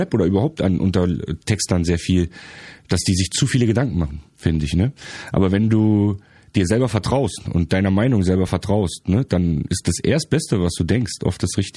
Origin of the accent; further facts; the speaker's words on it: Germany; moved away; Ich war Flüchtling. Ich bin aus der DDR geflüchtet mit meiner Familie.